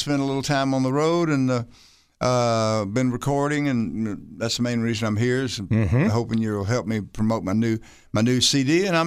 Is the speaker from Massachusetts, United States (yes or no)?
no; Oklahoma, United States; born there; but I was born in Oklahoma, so I love Texas